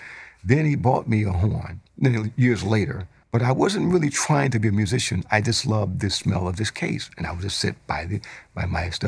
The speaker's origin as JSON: {"language": "English", "town": "Detroit", "region": "Michigan", "country": "United States", "tie": "born there", "said": "I was born in Detroit, Michigan."}